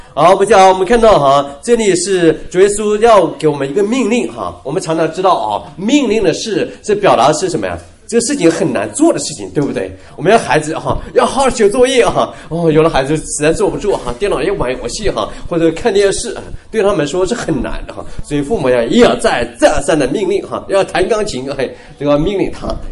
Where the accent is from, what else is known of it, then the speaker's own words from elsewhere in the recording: Atlanta, Georgia, United States; 我来自亚特兰大亚特兰大大家就也知道是一本小说哪本小说的作者的故乡Gone with the Wind 飘的这个小说的故乡了